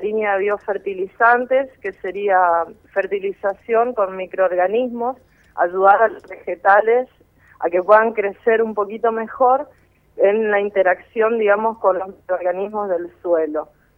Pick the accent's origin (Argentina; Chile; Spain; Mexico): Argentina; Misiones; poder hacer lo que me gusta y hacerlo cerquita de mi casa, en Misiones, en mi tierra colorada